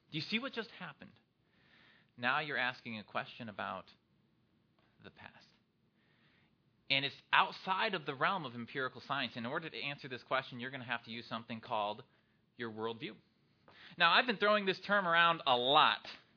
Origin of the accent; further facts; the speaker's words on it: Iowa, United States; I grew up in Iowa. I wouldn't have known what this was.